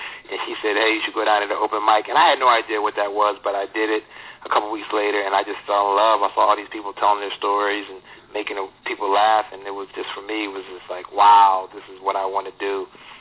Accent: Philadelphia, Pennsylvania, United States; No, I grew up, I'm from Philadelphia originally, so I grew up in a pretty big family.

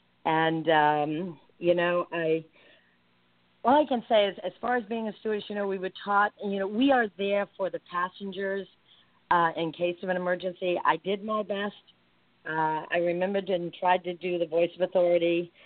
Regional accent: Rhode Island, United States; because I'm from Rhode Island, I was working in Boston at the time

